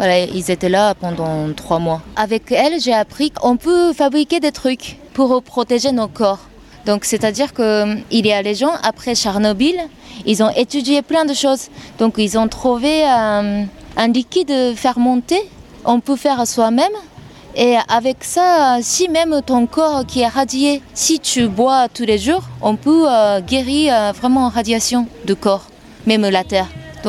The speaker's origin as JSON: {"language": "French", "country": "Japan", "second_language": "French", "moved": "as an adult", "lives_now": "Saint-Affrique, France", "said": "J'habite à Sainte-Afrique maintenant et je viens de Japon et enchantée."}